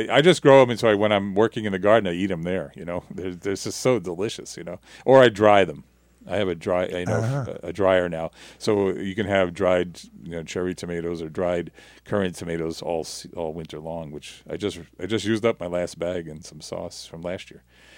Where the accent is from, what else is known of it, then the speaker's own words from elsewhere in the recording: Ireland; I'm an Irishman.